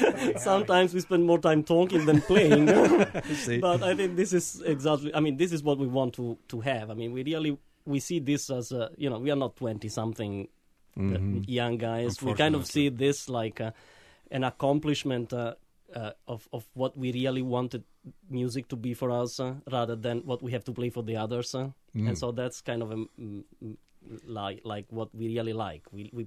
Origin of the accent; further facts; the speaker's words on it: Italy; In my case, I grew up in Italy, listening to all kinds of music from many different places